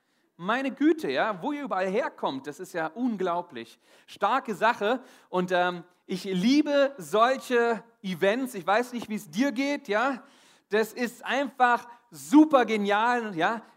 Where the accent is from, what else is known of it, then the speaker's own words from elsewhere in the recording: Magdeburg, Saxony-Anhalt, Germany; ich bin geboren worden in Magdeburg. Das ist quasi, für die, die es noch wissen, hinter der Mauer, hinter dem Stacheldrahtzaun. Und bin in der DDR aufgewachsen. Als ich 14 Jahre alt war, da war die Wende.